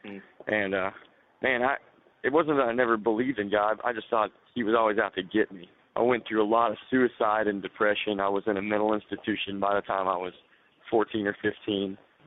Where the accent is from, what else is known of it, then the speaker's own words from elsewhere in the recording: Little Rock, Arkansas, United States; I grew up in Little Rock, Arkansas, and man, I started doing drugs when I was a young kid.